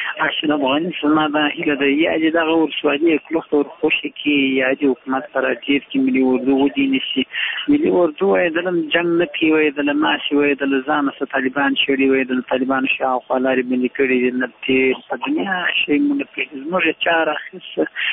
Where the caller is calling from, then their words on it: Uruzgan, Afghanistan; روزګان ولایت شیراسر ولسوالۍ څخه زه خبرې کوم.